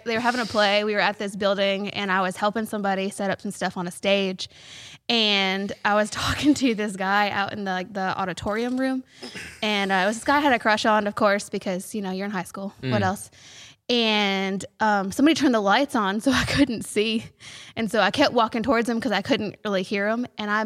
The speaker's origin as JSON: {"language": "English", "town": "Schenectady", "region": "New York", "country": "United States", "tie": "born or raised there", "said": "Schenectady is my hometown, by the way."}